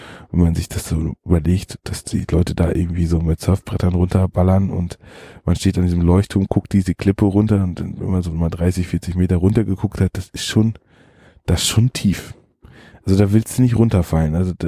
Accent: Northern Germany, Germany; Als Norddeutscher würde man sagen Schlänge

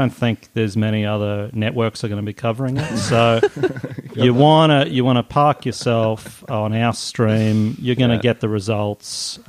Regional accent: Buderim, Queensland, Australia; I grew up on the Sunshine Coast.

